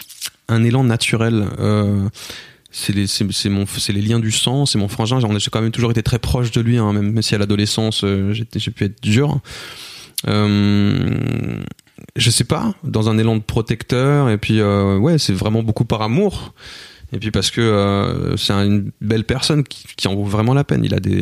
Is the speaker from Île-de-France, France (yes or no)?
yes; Cergy, Île-de-France, France; on a grandi à Cergy